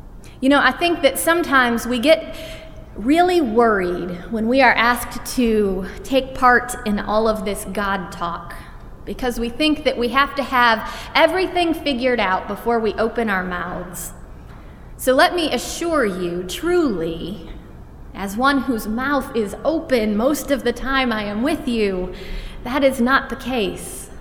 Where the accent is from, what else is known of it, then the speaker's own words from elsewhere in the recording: Michigan, United States; I come from Michigan, where the fizzy drink that's often served in a can is called pop